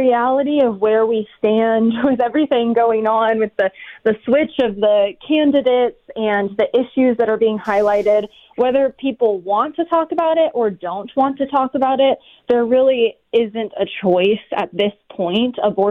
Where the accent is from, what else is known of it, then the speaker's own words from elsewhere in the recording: California, United States; I mean, you know, you're in Arizona. I grew up in California.